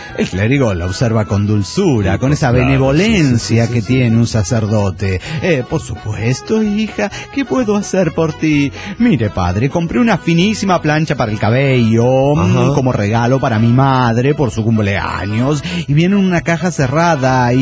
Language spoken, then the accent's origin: Spanish; Pachuca, Hidalgo, Mexico; de Pachuca, México.